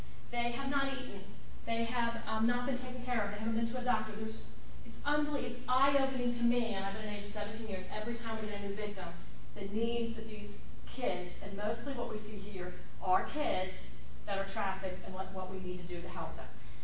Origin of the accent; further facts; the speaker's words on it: Kentucky, United States; Now, I'm not from Pittsburgh. I'm from Kentucky.